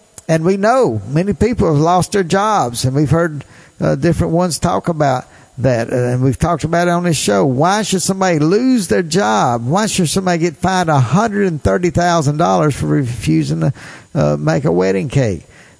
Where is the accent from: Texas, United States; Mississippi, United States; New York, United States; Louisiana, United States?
Mississippi, United States; Tupelo; this show, we come from Tupelo, Mississippi. This is where my home is, and this is where we do our radio show right here for Web Talk Radio.